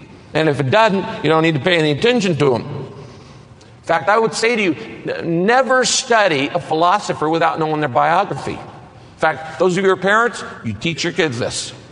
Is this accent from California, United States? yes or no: yes; Redwood Valley, California, United States; also born or lived in San Francisco Bay Area; I grew up in the Bay Area and then later on up in Northern California in the Redwoods, in a little town called Redwood Valley.